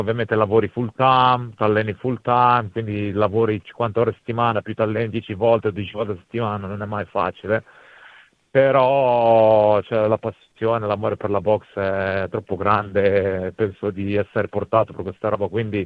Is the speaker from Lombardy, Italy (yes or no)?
yes; Cornate d'Adda, Lombardy, Italy; moved away as an adult; now in Australia; Io sono di origine marocchina, sono nato e vissuto in Italia per tutta la mia vita in un paesino di nome Cornate d'Adda, Colnago per la precisione. Ho fatto 20 anni della mia vita e all'incirca 9 anni fa mi sono spostato qua in Australia.